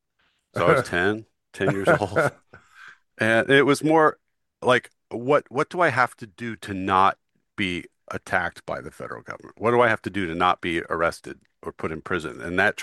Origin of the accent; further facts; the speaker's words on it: California, United States; I mean, I grew up in California.